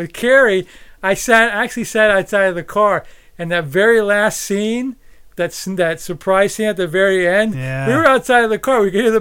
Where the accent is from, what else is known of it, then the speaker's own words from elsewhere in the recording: Miami, Florida, United States; Yeah, down where I grew up in Miami.